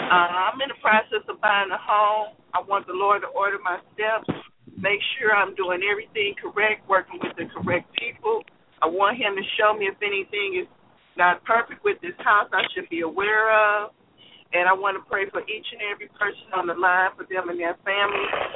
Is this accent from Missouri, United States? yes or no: yes; St. Louis, Missouri, United States; St. Louis.